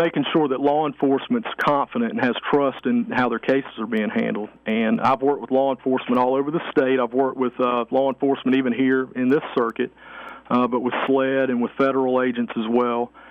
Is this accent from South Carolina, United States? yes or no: yes; Greenwood, South Carolina, United States; this is my hometown. And I started seeing numbers like the FBI numbers that came out when we moved back to town indicated we had a higher crime rate in Greenwood than any other municipality in the upstate.